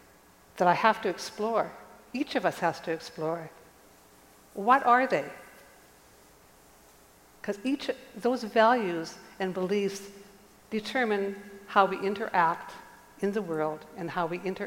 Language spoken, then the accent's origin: English; Penticton, British Columbia, Canada; born there; I was born in Canada. I was born in the 1940s. I was born in Penticton. I was born into a very conservative area.